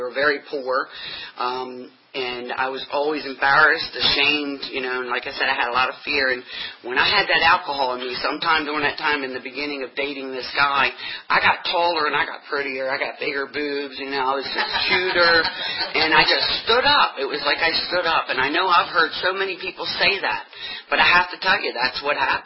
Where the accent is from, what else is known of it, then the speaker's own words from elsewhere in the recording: Baltimore, Maryland, United States; And I was born and raised in South Baltimore in Maryland. Raised in an alcoholic home.